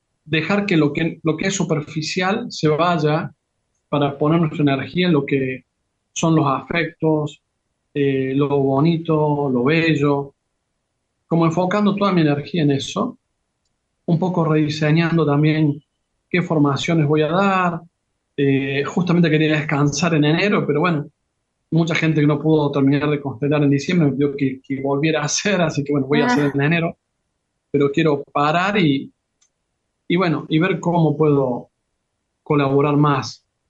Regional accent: Argentina; somos argentinos, y cada día en muchos aspectos me enorgullece más ser argentino, en muchos aspectos, en otros no, y me siento parte de esa alma gigante argentina

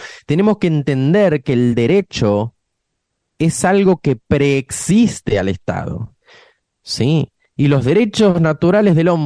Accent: Argentina; qué es lo que nosotros tenemos que tomar conciencia como argentinos

